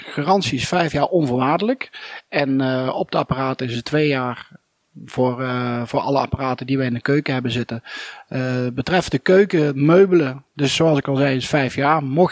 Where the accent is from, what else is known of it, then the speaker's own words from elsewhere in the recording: Netherlands; now in La Nucía, Spain; Ik kom uit Nederland. Ik ben half Spanjaard van origine. Hier in La Nucía ben ik een keukenzaak begonnen